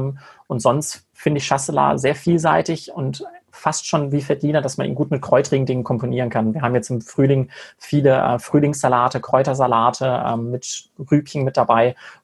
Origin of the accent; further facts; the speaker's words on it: Switzerland; bei uns in der Schweiz